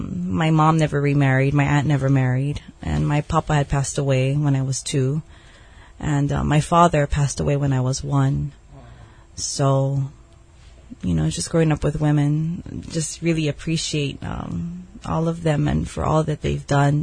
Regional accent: Pearl City, Hawaii, United States; Grew up in Pearl City as well. Raised with all women, single mother, aunt, and grandma.

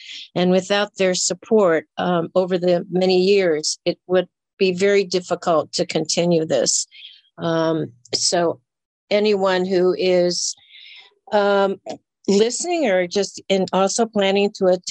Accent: Chicago, Illinois, United States; And when I was growing up in Chicago, this was often done within the school.

